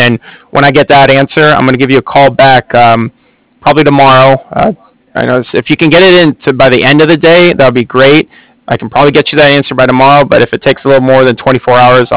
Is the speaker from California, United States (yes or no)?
yes; San Francisco, California, United States; We're from the San Francisco area, so they have that type of lifestyle